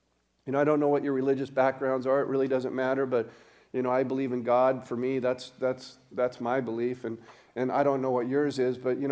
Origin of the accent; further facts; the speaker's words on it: Colorado, United States; I grew up in Colorado. My dad was a fireman for 35 years, retired with the Denver Fire Department.